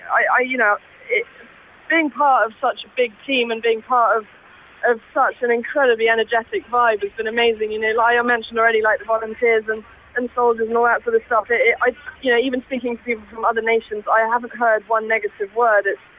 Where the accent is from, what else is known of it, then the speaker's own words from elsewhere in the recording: United Kingdom; And I think, you know, as a British athlete, you did just feel extremely supported